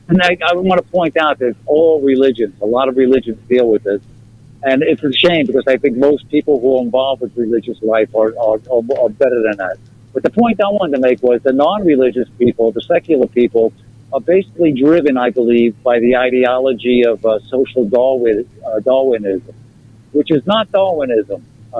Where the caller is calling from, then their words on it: New York, United States; Long Island.